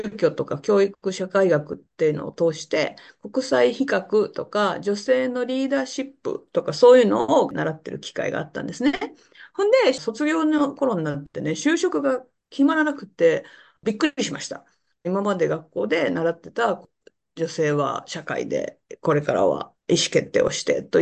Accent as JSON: {"language": "Japanese", "region": "Okayama", "country": "Japan", "said": "私は74年に生まれまして、岡山出身です。"}